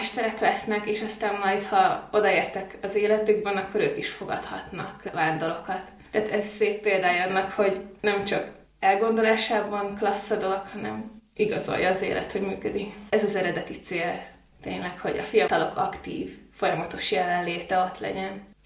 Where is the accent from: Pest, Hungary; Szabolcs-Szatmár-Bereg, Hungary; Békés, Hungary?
Pest, Hungary; Újhartyán; born there; Ez Újhartyánon a szülőfalunkban található